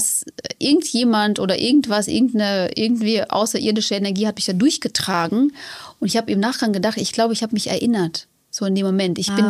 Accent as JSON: {"language": "German", "country": "Kazakhstan", "tie": "born or raised there", "moved": "yes", "said": "ich bin in der Sowjetunion aufgewachsen, in Kasachstan geboren."}